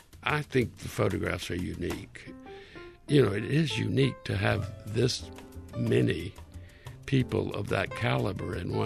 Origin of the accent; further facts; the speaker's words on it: Hattiesburg, Mississippi, United States; I grew up in Hattiesburg, Mississippi, and I spent my life in the movies because there was nothing else to do there.